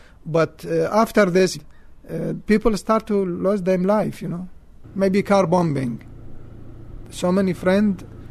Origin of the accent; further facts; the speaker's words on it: Diyala Governorate, Iraq; My hometown is called Diyala. It's about 50 miles from Baghdad.